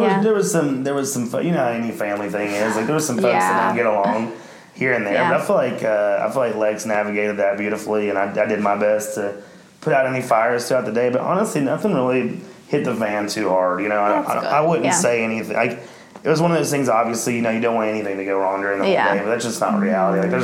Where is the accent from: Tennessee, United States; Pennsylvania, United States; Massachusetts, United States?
Tennessee, United States; I grew up in East Tennessee